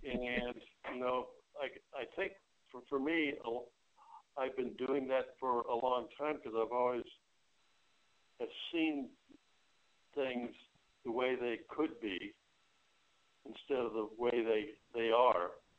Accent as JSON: {"language": "English", "town": "Houston", "region": "Texas", "country": "United States", "said": "I'm from Houston, Texas, along with my wife, Diane"}